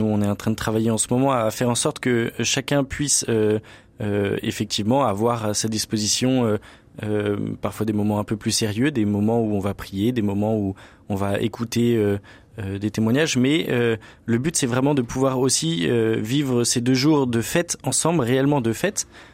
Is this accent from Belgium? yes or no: no; France; on exporte un petit peu aussi ce principe chez nous en France.